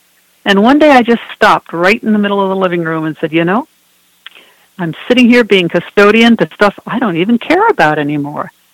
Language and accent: English; Mexico, New York, United States; Mexico, New York.